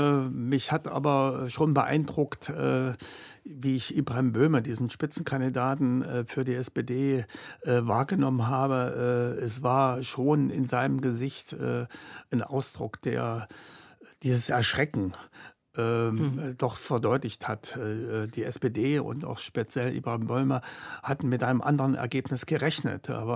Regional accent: East Germany, Germany; also born or lived in West Berlin; im Osten aufgewachsen, in der DDR aufgewachsen, ein Kind der DDR zu sein, Jahrgang 53, war ich von dieser DDR geprägt.

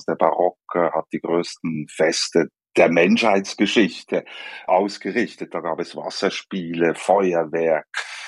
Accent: Bern, Switzerland; ich komme überhaupt nicht aus dem katholischen Kulturkreis. Ich komme aus dem Rückzugsgebiet der Reformation, dem Berner Oberland.

